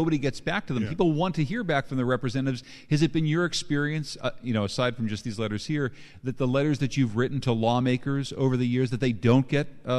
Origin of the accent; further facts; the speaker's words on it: Winsted, Connecticut, United States; My guest today is Ralph Nader, the founder of this museum, right here in my hometown of Winsted.